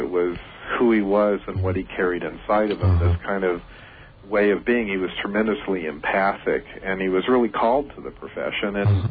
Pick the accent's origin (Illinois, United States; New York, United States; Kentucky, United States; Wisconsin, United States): Kentucky, United States; Louisville; Yeah, I grew up in Louisville, Kentucky, which is, I've gone back there, I can't even believe my DNA even stopped off there for a little bit, you know, it's like I don't fit there at all, but it was still the Ohio River Valley